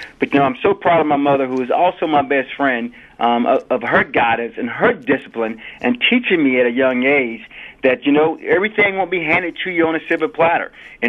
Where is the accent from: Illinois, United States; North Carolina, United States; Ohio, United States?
North Carolina, United States; Linden; Well, Jack, I grew up in Linden, North Carolina, which is a very, very small town. Right now, probably the population is less than 1,000.